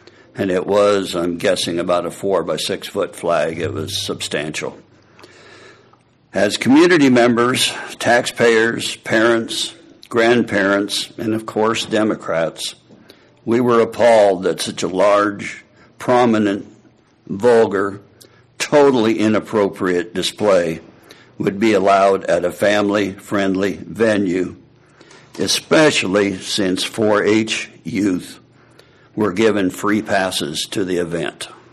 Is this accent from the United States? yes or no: yes; Odell, Nebraska, United States; from Odell, 42401 Southwest 61st Odell Road, Odell, Nebraska, 68415.